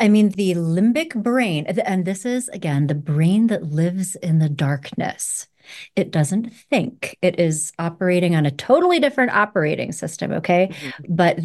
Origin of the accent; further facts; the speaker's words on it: Roanoke, Virginia, United States; I grew up in Roanoke, Virginia, the tobacco belt, during a time when it was quite fashionable to smoke cigarettes.